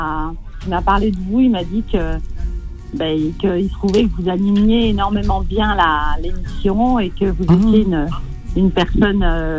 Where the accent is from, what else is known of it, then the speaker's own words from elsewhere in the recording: Nanterre, Île-de-France, France; je suis issue d'une double culture. Moi, je suis née à Nanterre. J'ai toujours vécu à Nanterre. J'ai 54 ans.